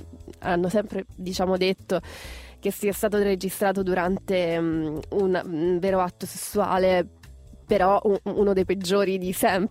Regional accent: Sicily, Italy; tu sei calabrese, sono siciliana, quindi riesci a capire cosa significa.

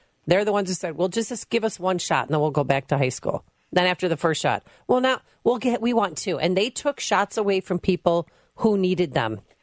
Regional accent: Chicago, Illinois, United States; but also as a Chicagoan and as a concerned parent who's on edge every night

